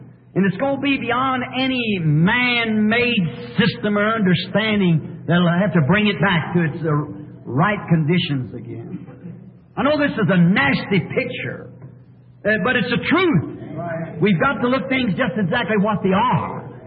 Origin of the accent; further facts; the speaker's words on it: Arizona, United States; I'm from Arizona.